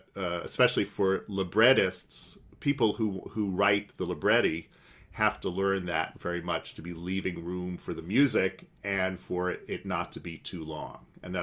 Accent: United States; Well, no, I'm American, so I'm going to write.

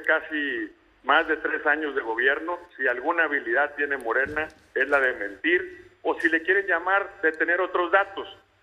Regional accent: Mexico

